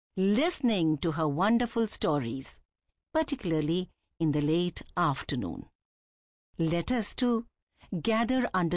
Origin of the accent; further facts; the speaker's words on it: Shiggaon, Karnataka, India; I spent my childhood carefree, stress-free, with my cousins and grandparents at my hometown, Shigaon, a sleepy town in North Karnataka.